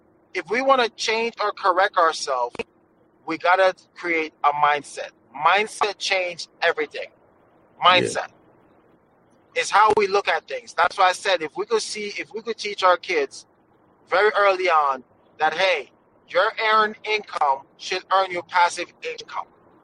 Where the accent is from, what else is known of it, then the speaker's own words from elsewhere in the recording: Bhutan; because I had the privilege to be around a very wealthy family growing up in Bhutan.